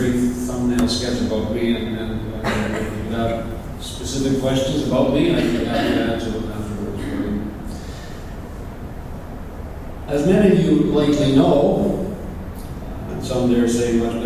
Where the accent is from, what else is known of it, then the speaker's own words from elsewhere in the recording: Canada; You can tell by my accent, I'm Canadian, not an American. My parents emigrated to Canada in the late 40s from Italy, hence … I was born